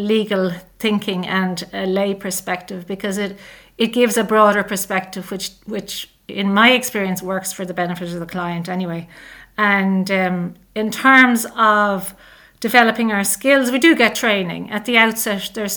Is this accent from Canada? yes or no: no; Dublin, Leinster, Ireland; Well, I'm from Dublin myself, and I did a law degree then in UCD and went over to London, did a master's in human rights and development. I came home, studied at the King's Inns to become a barrister.